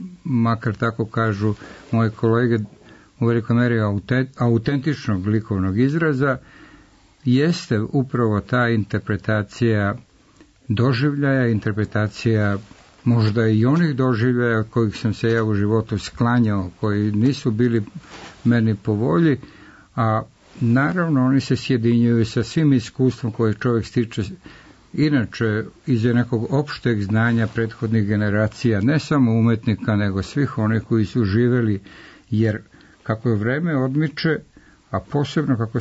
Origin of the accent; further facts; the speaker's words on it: Supetar, Split-Dalmatia County, Croatia; also born or lived in Sarajevo, Bosnia and Herzegovina; Ja sam rođen u Sarajevo, ali samo nekoliko dana, 15 dana posle rođenja se moj otac dobio prekomandu, dobio oficir u Supetar na Braču